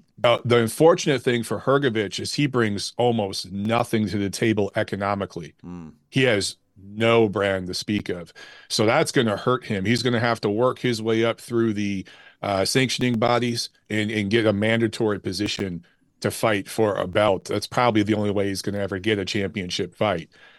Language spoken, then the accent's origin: English; Detroit, Michigan, United States; I mean, I grew up in Detroit and in child of the 80s.